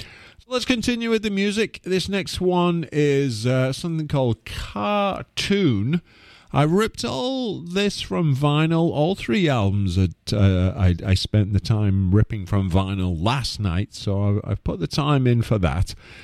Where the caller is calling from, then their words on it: Vancouver, British Columbia, Canada; I am live from Vancouver, British Columbia, Canada.